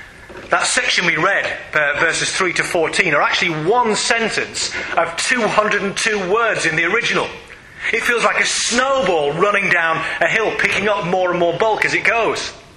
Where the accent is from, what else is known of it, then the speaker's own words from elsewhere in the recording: Yorkshire and the Humber, United Kingdom; Now, being a Yorkshireman and knowing that generally speaking you don't get over note, I ignore them.